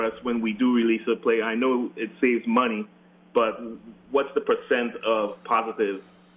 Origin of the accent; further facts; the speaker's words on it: New York, United States; now in Denmark; I'm officially from New York, but I live in Denmark now.